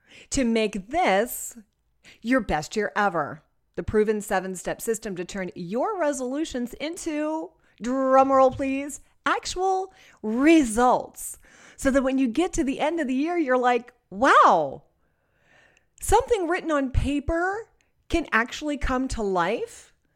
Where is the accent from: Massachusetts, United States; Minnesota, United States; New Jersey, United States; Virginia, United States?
New Jersey, United States; because, you know, I'm from New Jersey and I just want to have an opinion and no one needs my opinion.